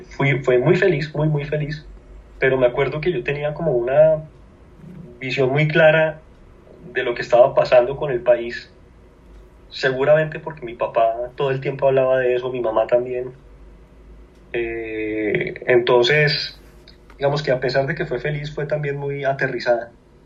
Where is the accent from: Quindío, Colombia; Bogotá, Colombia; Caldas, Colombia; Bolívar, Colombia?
Bogotá, Colombia; born or raised there